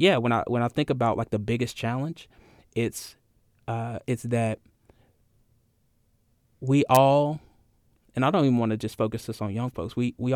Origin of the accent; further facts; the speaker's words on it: Alabaster, Alabama, United States; that I had the chance to learn from as a young person growing up in Alabaster, Alabama.